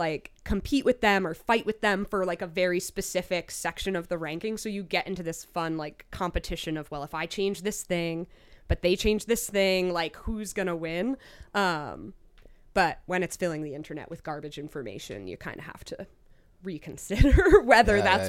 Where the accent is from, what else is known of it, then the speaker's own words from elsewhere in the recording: Newburgh, New York, United States; Yeah, I grew up in Newburgh, New York. I graduated from NFA in 2011. I was not actually born in Newburgh. I am not a born on Du Bois Street person, but I did grow up here and graduate from NFA.